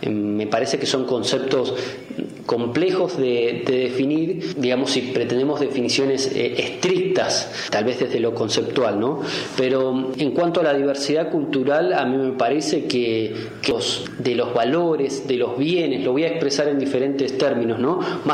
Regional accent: Argentina; más allá de nuestra impronta como ser argentino

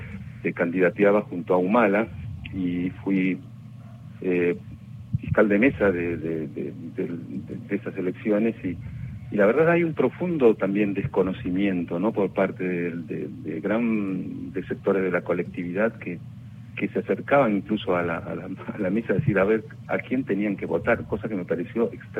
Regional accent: Peru; El Perú, yo cuando era niño en el Perú, antes y durante incluso de la Revolución Peruana

